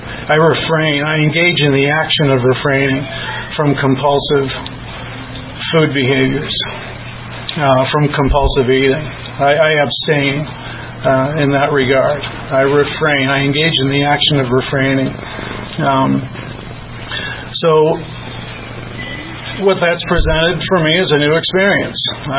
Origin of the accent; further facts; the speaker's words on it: St. Louis, Missouri, United States; now in Colorado, United States; I'm from St. Louis, Missouri, but now I do live here in Colorado.